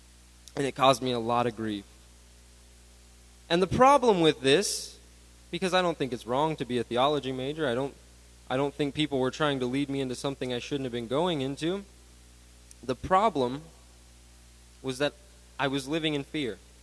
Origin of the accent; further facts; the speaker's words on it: England, United Kingdom; I'm an English guy